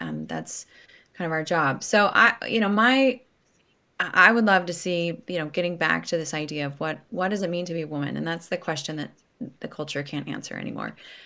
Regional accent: West Coast, United States; also born or lived in Rome, Italy / Poland / France; I lived all over the place. I lived in Rome. I lived in Poland. I lived in France. I grew up on the West Coast, so I was used to traveling back to see my family a lot.

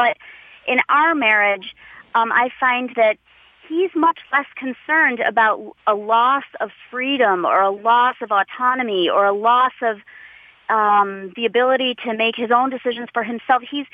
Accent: United States; I'm an Indian American woman, born and raised in America.

